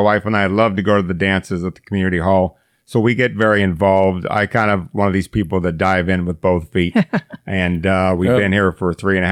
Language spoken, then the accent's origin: English; Ohio, United States; born there; I was born in Ohio